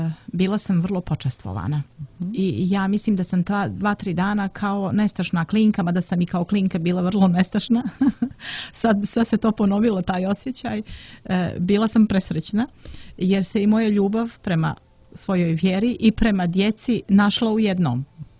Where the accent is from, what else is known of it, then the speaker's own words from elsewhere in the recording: Danilovgrad, Montenegro; Kod nas u Danilovgradu kažu, pošto sam ja iz Danilovgrada